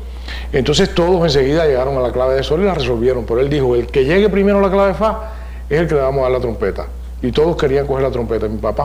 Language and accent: Spanish; Puerto Padre, Las Tunas, Cuba; Puerto Padre.